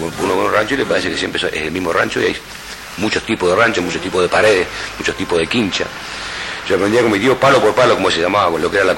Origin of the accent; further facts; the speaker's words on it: Montevideo, Uruguay; aunque yo no soy del interior, yo soy de Montevideo. Uh-huh. Me crié en Montevideo, en un barrio más o menos del interior, pero recorrí mucho el interior.